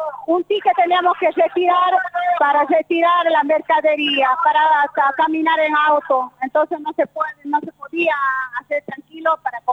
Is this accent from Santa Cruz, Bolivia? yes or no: yes; Santa Cruz, Bolivia; also born or lived in Sucre; now in Salta, Argentina; Yo soy de Sucre. Yo crecí en Santa Cruz.